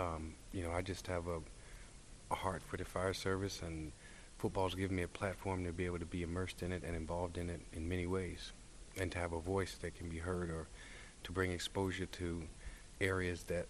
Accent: Ashland, Virginia, United States; Ashland, Virginia. It's in Hanover County, Virginia, and I joined the Ashland Volunteer Fire Department at 13.

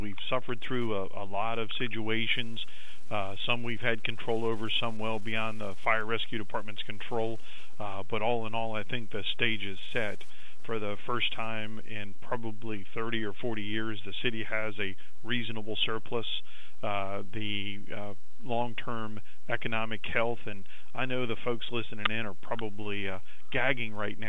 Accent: Washington, District of Columbia, United States; This is my hometown. I was born and raised here.

